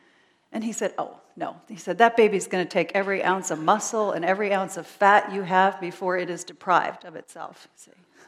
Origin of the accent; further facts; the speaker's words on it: Miami, Florida, United States; was raised up in this diocese, was born and raised in Miami